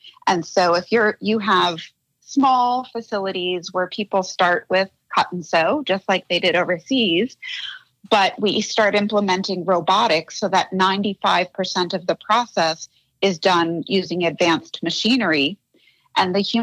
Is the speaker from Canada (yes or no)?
no; Puerto Rico; Yeah, well, I'm a Puerto Rican from the B